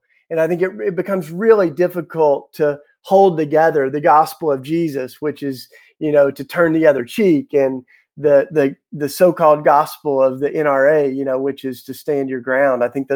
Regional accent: Tennessee, United States; You know, I grew up in Tennessee, God and guns.

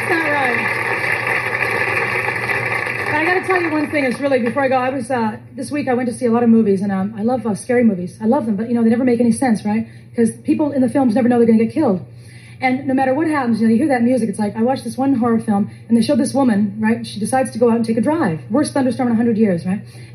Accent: Canada; I'm Canadian, first of all.

